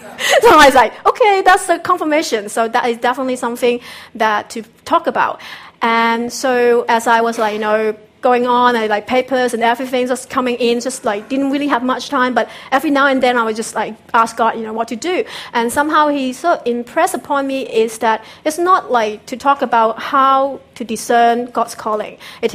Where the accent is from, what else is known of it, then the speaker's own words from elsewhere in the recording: Hong Kong; also born or lived in China / Australia; I was born in China, came to Hong Kong when I was like 3, and then my family later on migrated to Australia.